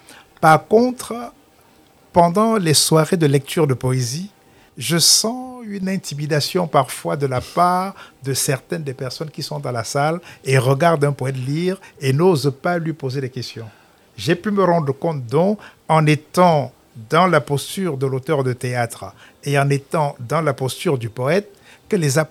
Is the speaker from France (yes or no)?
no; Cameroon; first language Romala; French is a second language; Je parle le romala, qui est ma langue maternelle, mais je ne sais pas l'écrire.